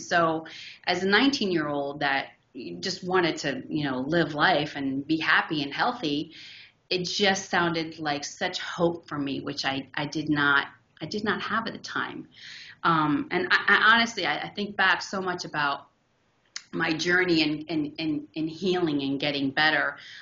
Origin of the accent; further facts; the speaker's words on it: Miami, Florida, United States; I grew up in Miami. Great town to grow up in the 70s. It was just awesome. The beach was my backyard.